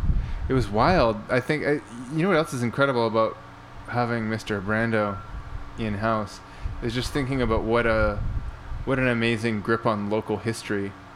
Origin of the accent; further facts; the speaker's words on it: Canada; Being a Canadian, it's confusing.